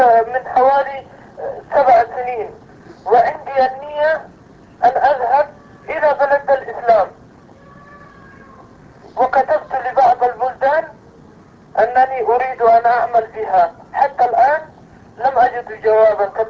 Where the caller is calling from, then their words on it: Germany; انا اتصل بك من المانيا